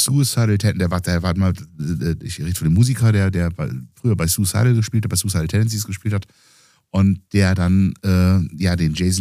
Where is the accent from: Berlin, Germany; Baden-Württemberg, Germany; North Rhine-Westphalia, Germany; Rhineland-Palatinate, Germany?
North Rhine-Westphalia, Germany; Aachen; ich komme aus Aachen